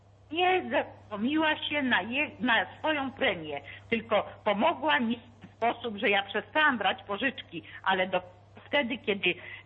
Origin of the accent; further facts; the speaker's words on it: Gdańsk, Pomeranian Voivodeship, Poland; now in Germany; dzwonię teraz z Niemiec, ale ja jestem z Gdańska normalnie.